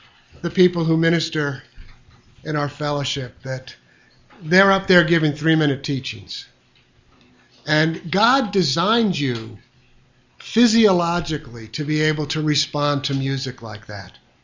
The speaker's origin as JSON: {"language": "English", "town": "Chicago", "region": "Illinois", "country": "United States", "said": "I'm from Chicago."}